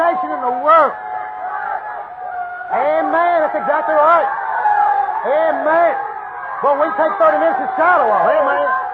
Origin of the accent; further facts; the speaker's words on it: United States; I'm glad I'm an American, buddy.